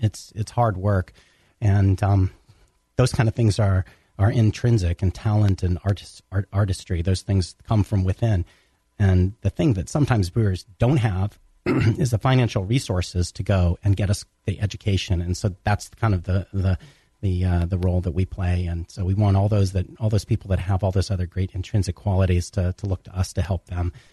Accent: Atlanta, Georgia, United States; Well, I was from Atlanta, too. We grew up in Atlanta.

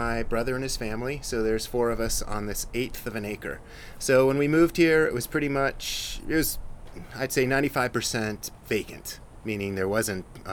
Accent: Tucson, Arizona, United States; So I want, I grew up here in Tucson and I saw the water situation steadily get worse.

